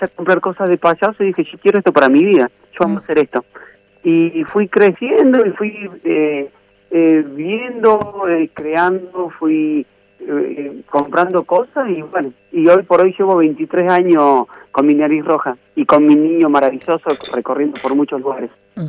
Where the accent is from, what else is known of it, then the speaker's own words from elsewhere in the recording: Monte Maíz, Córdoba, Argentina; yo soy de Monte Maíz, el nombre … nace desde ahí. Mis amigos me empezaron a decir, por ser de Monte Maíz, me empezaron a decir